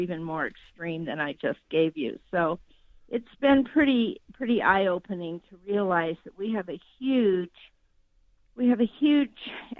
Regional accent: the West, United States; born and bred in the West and in this desert ecosystem

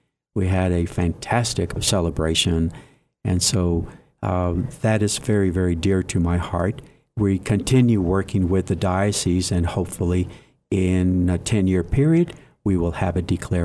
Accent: Deming, New Mexico, United States; I was born and raised in Deming. I went to New Mexico State and got my degree in fine arts and painting

